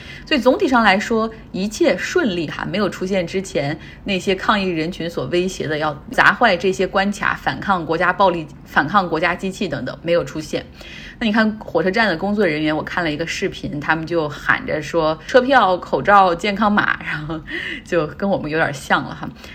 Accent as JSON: {"language": "Chinese", "town": "Harbin", "region": "Heilongjiang", "country": "China", "tie": "born or raised there", "said": "像我老家一个内陆城市哈尔滨，你能想象到会受到台风的影响吗？"}